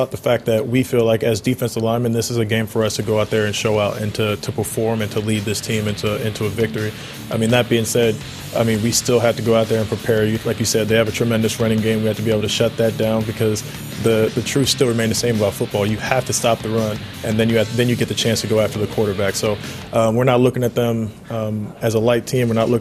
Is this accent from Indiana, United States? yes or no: yes; Indianapolis, Indiana, United States; I mean, I'm from Indianapolis, so you know, I grew up in the with the Colts before Peyton